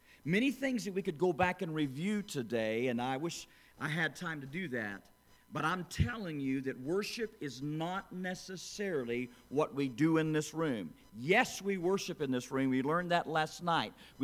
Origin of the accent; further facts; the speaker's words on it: Florida, United States; I'm from Florida.